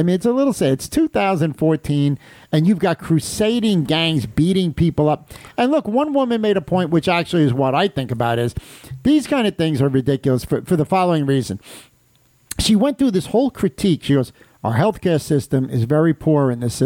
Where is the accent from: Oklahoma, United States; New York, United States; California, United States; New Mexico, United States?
New York, United States; New York City; I know from where I grew up in the Greenwich Village, which is central.